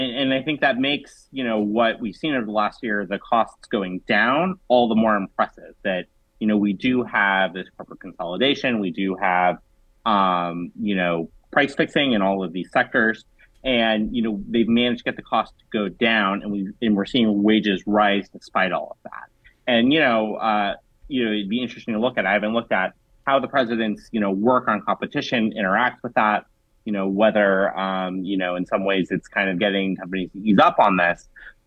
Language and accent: English; California, United States; now in Washington, United States; You know, I'm from California, but I live in DC.